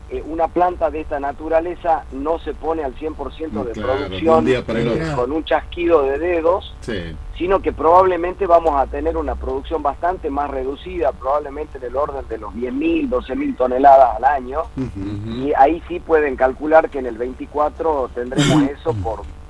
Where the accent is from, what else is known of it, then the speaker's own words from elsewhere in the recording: Salta, Argentina; Nosotros hace mucho tiempo que venimos diciendo, yo soy salteño